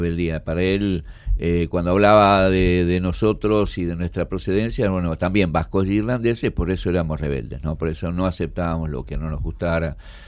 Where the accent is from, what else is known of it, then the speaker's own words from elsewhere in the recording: Córdoba, Argentina; born there; now in Buenos Aires, Argentina; En realidad nací en Córdoba, pero vivo en Buenos Aires.